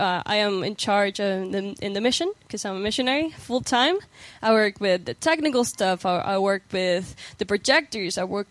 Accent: Puerto Rico; I am from Puerto Rico, and I'm 23 years old.

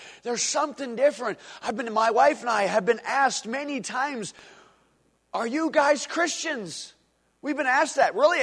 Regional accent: United States; because I'm American.

